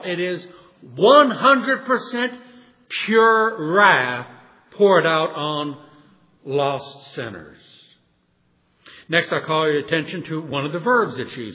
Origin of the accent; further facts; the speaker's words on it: New Orleans, Louisiana, United States; I'm from New Orleans. There's a small town in South Louisiana called Sulfur, Louisiana.